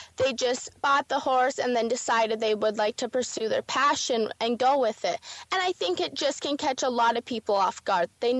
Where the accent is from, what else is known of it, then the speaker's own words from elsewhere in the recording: Arizona, United States; I'm actually originally from Arizona, though my family's from Canada, so I'm lucky enough to be both Canadian and American.